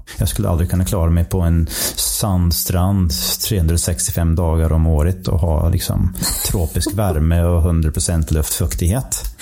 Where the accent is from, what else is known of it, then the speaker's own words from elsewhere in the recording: Michigan, United States; Swedish is a second language; moved away as an adult; also born or lived in Wisconsin; now in Sweden; Jag kommer från norra USA. Har mina rötter, jag växte upp eller föddes i norra Michigan, växte upp där och sen har jag även bott många år i Wisconsin, så granndelstaten kan man säga.